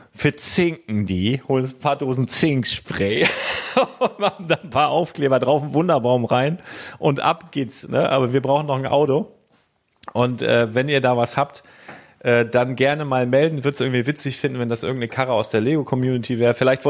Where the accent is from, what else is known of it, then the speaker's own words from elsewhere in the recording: Germany; ich komme aus Deutschland.